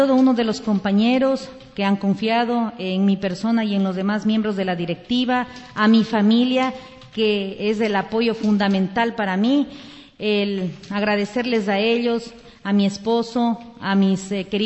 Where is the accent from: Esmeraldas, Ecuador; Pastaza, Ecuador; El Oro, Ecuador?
Pastaza, Ecuador; ni siquiera nosotros mismos que somos de acá, de Pastaza, conocemos las bellezas que contamos acá dentro de la provincia